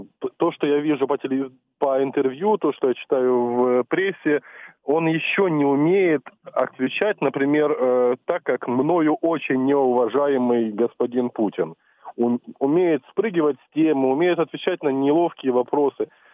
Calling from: Sumy, Sumy Oblast, Ukraine

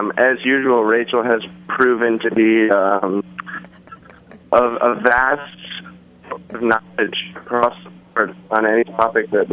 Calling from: New York City, New York, United States; From New York City.

